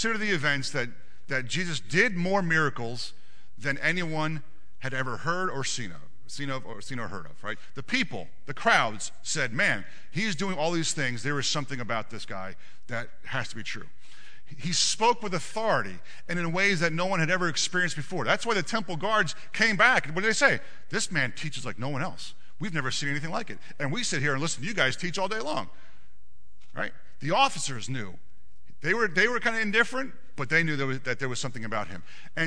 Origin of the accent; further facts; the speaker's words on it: Allentown, Pennsylvania, United States; born there; You know, I was born in Allentown.